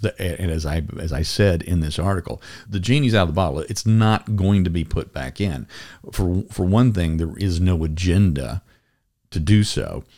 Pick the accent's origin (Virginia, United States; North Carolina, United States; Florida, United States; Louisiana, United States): Louisiana, United States; But it's just a product of me growing up in Louisiana and my ancestors being from South Louisiana and the Cajun mix and the Creole mix